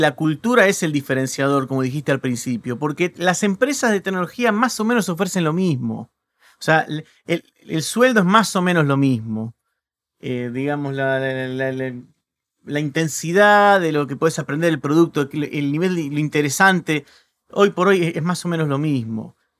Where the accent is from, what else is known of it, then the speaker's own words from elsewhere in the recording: Argentina; now in United States; Bueno, ya que soy argentino, si bien vivo en Estados Unidos